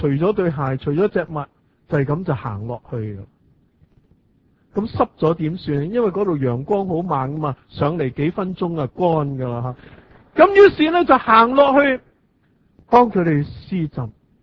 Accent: Hong Kong

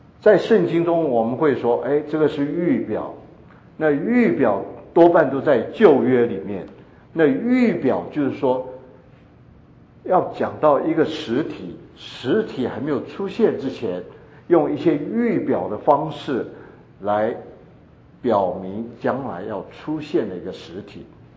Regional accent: China; 我们中国人比较不习惯。

